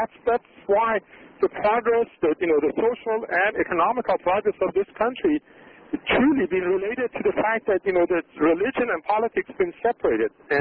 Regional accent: Iran; moved away as an adult; now in United States; I moved here from Iran 21 years ago. I'm a U.S. citizen now.

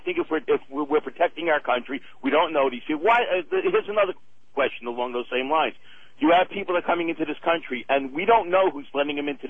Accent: Brooklyn, New York, United States; I'm American. I'm a Jewish-born Brooklyn-American, progressive.

